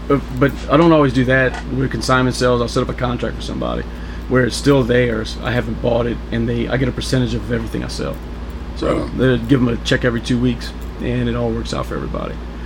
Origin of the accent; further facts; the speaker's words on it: New Iberia, Louisiana, United States; I was born and raised in New Iberia, Louisiana, a small town outside of Lafayette, which is the closest metro area, I guess you could say.